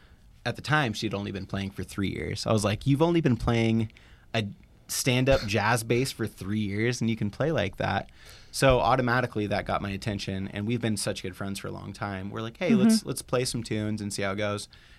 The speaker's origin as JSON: {"language": "English", "town": "Grants Pass", "region": "Oregon", "country": "United States", "tie": "born or raised there", "lives_now": "Portland, United States", "said": "Just because I was raised around here in Grants Pass, and I had … which was a reggae band."}